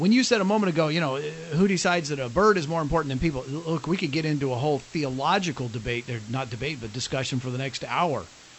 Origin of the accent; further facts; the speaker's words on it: Oregon, United States; When we growing up in Oregon, we never worried about school budgets.